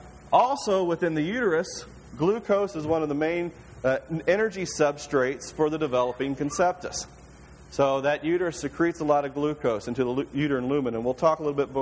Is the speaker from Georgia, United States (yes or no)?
no; Missouri, United States; and I grew up in Missouri, and we had tendency to have some cheap corn growing up and ample pastures